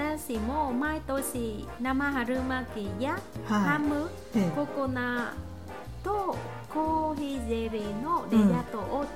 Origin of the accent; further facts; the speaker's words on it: Binh Dinh, Vietnam; Japanese is a second language; 私はビンデン、はい、中部の出身